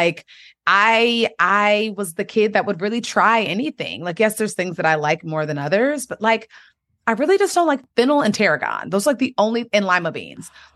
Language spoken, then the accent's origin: English; Washington, D.C. area, United States; Yeah, I grew up in the DMV, the Washington, D.C. area, between Maryland and Washington, D.C.